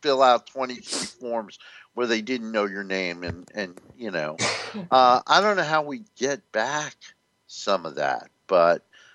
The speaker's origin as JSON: {"language": "English", "region": "New Jersey", "country": "United States", "tie": "born or raised there", "said": "my wife and I were talking about when I grew up in North New Jersey"}